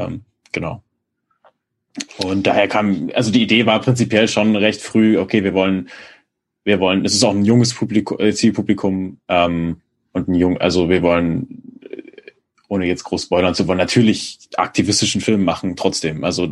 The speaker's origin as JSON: {"language": "German", "town": "Dresden", "region": "Saxony", "country": "Germany", "tie": "born or raised there", "said": "Ich bin nicht auf dem Land aufgewachsen, muss ich dazu sagen. Ich bin Vorstadt von Dresden aufgewachsen"}